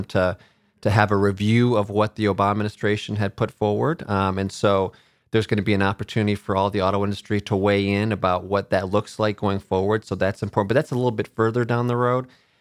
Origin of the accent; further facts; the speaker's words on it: Ann Arbor, Michigan, United States; Obviously, growing up in Michigan, my father was a small business owner, owned a pharmacy in Ann Arbor, where I grew up.